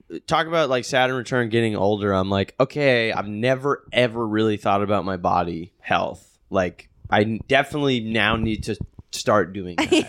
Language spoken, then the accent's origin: English; Bethesda, Maryland, United States; born there; My mom and dad. They were born in the Pink Hospital in Honolulu, Hawaii. I was born in Bethesda, Maryland.